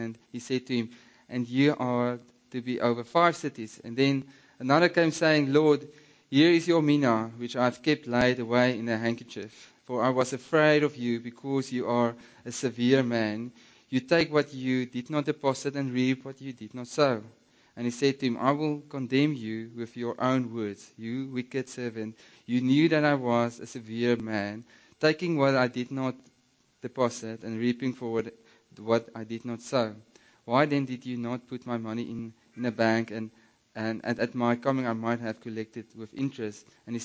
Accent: Namibia; first language Afrikaans; English is a second language; you need to excuse me for now and then throw in an Afrikaans word, or I'm from the Kalahari.

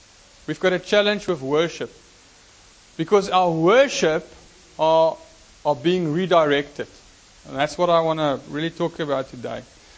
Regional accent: Free State, South Africa; I come from the Free State, there in the states of South Africa, and I grew up on a farm.

